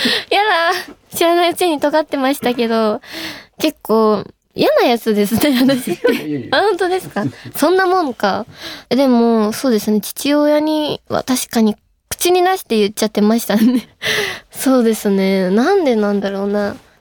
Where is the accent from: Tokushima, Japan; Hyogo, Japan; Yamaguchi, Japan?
Yamaguchi, Japan; 私は山口県出身なんですけど、